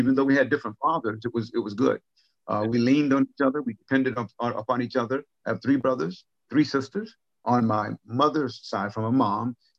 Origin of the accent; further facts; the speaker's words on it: Hobe Sound, Florida, United States; They came from Georgia, and down in Hope Sound, Florida, it was a community that was created to a Black community exclusively to serve the rich, wealthy people on Jupiter Island.